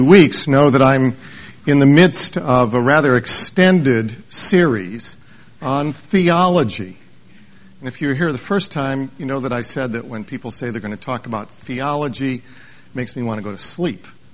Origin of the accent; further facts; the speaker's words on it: Bellwood, United States; I'm reminded equally of when I was a kid growing up in Bellwood.